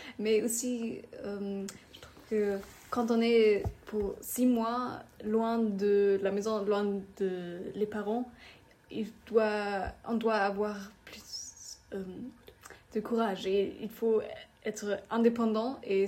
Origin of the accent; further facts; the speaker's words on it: Münchberg, Bavaria, Germany; French is a second language; j'ai aussi 16 ans. Et moi, je viens du Gymnasium Münchberg en Allemagne, dans une très petite ville qui s'appelle Münchberg.